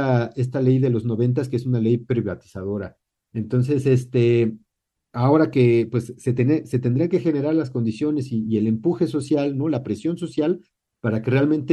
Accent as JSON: {"language": "Spanish", "country": "Mexico", "said": "los intereses colectivos que tenemos como mexicanos y mexicanas, ¿no?"}